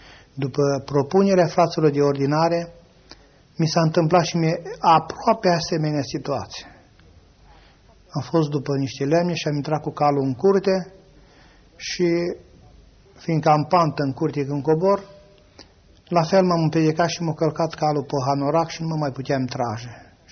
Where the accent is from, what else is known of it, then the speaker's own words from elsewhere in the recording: Vânător, Romania; born there; pentru satul în care m-am născut, în Vânător